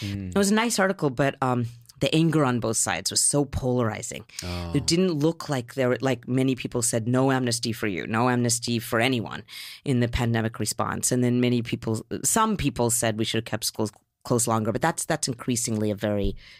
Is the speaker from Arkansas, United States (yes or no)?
no; Utah, United States; See, I'm not even a big swearer because I come from Utah.